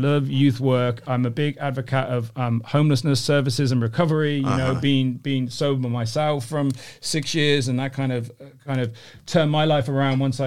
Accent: Worcester, West Midlands, United Kingdom; moved away as an adult; also born or lived in London; now in United States; From a place called Worcester originally. So, you know, Worcester sauce, that's a real place. But I moved to London in 2008, I think. So good 8 years in London, good 8 years in LA, and then I think 3 years here.

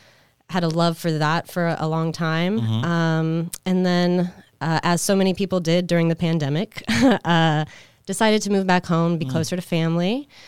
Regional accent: Bartow, Florida, United States; Well, I'm originally from Polk County, Bartow.

